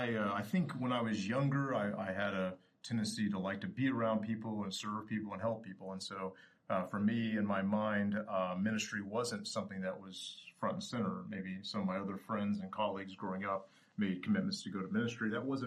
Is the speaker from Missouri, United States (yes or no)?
no; Ponca City, Oklahoma, United States; I think I heard that many times when I was young growing up in First Baptist Church, Ponca City, Oklahoma.